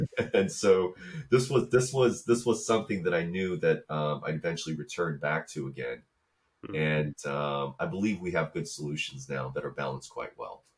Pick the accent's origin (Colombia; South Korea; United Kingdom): South Korea; You know, I grew up in South Korea